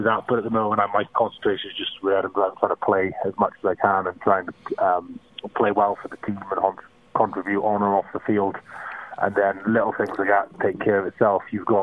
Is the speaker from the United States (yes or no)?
no; Pembroke, Wales, United Kingdom; Yeah, Pembroke, just a bit further down from Haverford West, so my accent's not too strong.